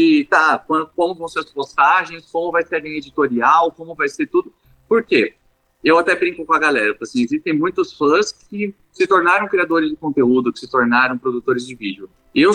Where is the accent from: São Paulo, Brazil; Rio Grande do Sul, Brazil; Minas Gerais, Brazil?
São Paulo, Brazil; eu cresci em São Paulo